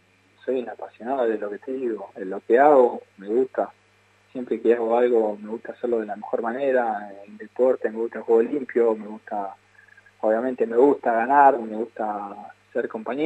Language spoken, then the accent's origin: Spanish; Argentina; y cuando te presentan tu cancha, te mencionan, te dicen que sos de Argentina, la verdad que que te entra el pecho